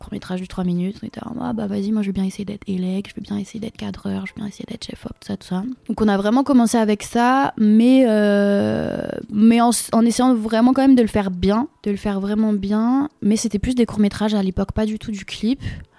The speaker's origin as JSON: {"language": "French", "town": "Rennes", "region": "Brittany", "country": "France", "said": "moi, je viens de Rennes."}